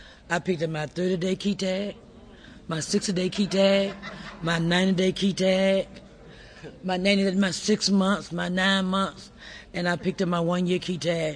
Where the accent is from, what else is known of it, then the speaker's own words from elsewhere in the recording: Mississippi, United States; because I'm from Mississippi.